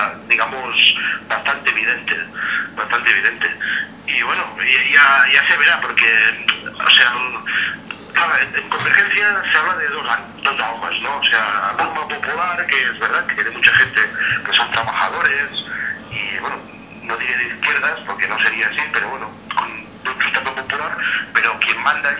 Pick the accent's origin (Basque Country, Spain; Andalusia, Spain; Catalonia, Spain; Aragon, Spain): Catalonia, Spain; Barcelona; en el área metropolitana de Barcelona, que es de donde soy yo también